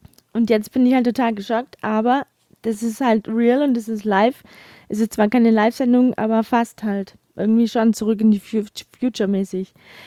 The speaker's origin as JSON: {"language": "German", "town": "Heilbronn", "region": "Baden-Württemberg", "country": "Germany", "said": "Ich komme aus Heilbronn, aus der Ecke. Ich sage jetzt aber nicht wo."}